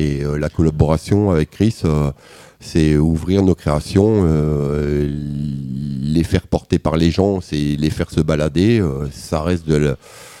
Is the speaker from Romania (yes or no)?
no; Hauts-de-France, France; Nord-Pas-de-Calais, je faisais mes petits graffitis dans mon coin là-bas